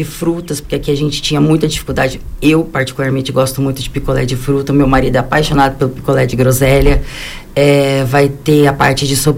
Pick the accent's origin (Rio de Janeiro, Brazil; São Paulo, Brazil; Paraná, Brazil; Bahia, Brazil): Paraná, Brazil; Maringá; now in Timbó, Brazil; E é uma franquia lá do Paraná, né, de Maringá, lá na minha cidade